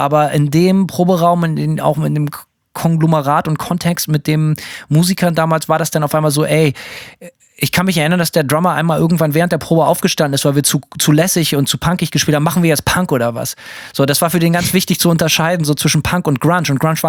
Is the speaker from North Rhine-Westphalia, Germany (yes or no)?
no; Bremen, Germany; da habe ich mir meine Akustikgitarre auf den Rücken geschnallt und bin bei uns in Bremen ans Weserwehr gefahren